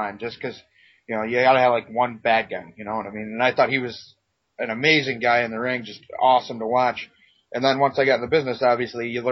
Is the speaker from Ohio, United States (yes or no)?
yes; Toledo, Ohio, United States; I'm from Toledo.